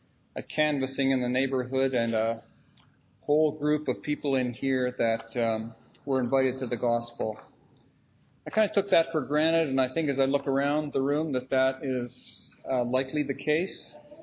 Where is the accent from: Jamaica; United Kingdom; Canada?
Canada; Montreal, Quebec; the assembly that I was brought up in Montreal.